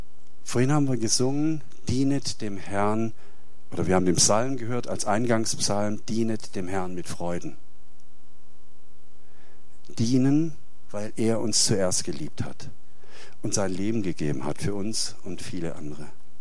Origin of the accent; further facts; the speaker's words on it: Southern Germany, Germany; Ich komme aus Süddeutschland